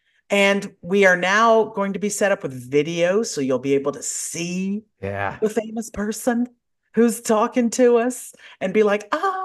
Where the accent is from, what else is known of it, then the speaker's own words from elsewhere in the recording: Lake Charles, Louisiana, United States; Mike and I have known each other for years. We're both from Lake Charles, Louisiana, and we worked in radio together.